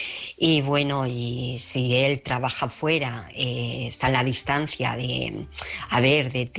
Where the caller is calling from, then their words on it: Alcobendas, Community of Madrid, Spain; de Alcobendas.